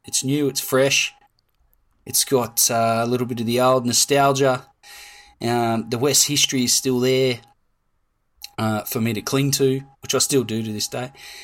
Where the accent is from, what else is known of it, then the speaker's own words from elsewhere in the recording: Penrith, New South Wales, Australia; born there; I was born in Penrith Hospital, Nepean Hospital.